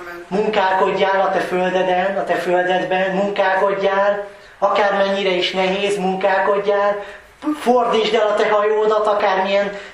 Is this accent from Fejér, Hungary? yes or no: yes; Sárbogárd, Fejér, Hungary; Ilyen olyan, mint nálunk otthon Sárbogárdon némely ember.